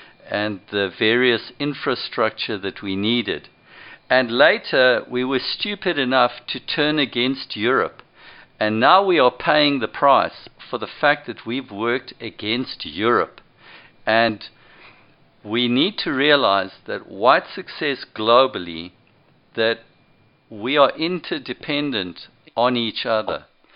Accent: Zimbabwe; the time that I grew up in Rhodesia.

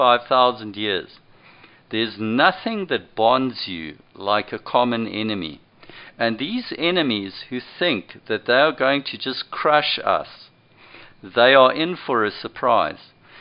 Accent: Zimbabwe; the time that I grew up in Rhodesia.

